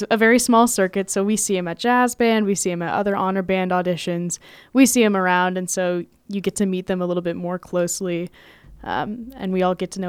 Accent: Iowa, United States; They're like, oh, you're from Iowa. I'm from Iowa.

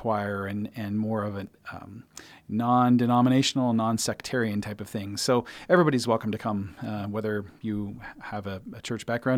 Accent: Clarinda, Iowa, United States; being in Southwest Iowa. So my hometown is Clarinda. I grew up down there.

